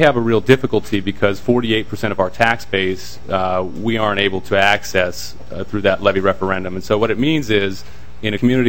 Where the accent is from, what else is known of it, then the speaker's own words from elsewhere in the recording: Crosby, Minnesota, United States; I'm from Crosby, Ironton.